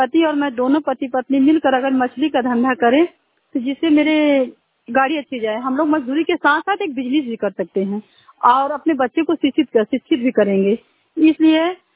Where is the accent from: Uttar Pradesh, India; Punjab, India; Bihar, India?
Uttar Pradesh, India; Kachhwa; मैं यहाँ कछवा बाजार से बोल रही हूँ और कछवा बाजार जिला मिर्जापुर, वो से भी मेरा कछवा ही है।